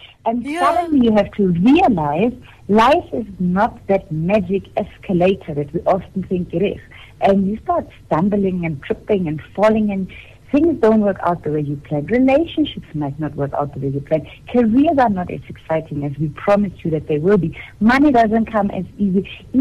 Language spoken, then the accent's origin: English; Germany; now in South Africa; Since I came to South Africa, I discovered so much more about myself and what it meant growing up in Germany.